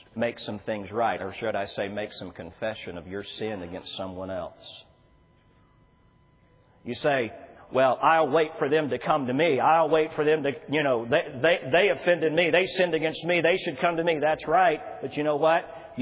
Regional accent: Georgia, United States; When my family and I used to travel in evangelism, I grew up in Georgia.

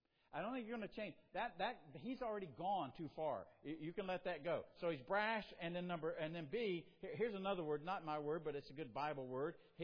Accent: South Carolina, United States; Well, I'm from South Carolina.

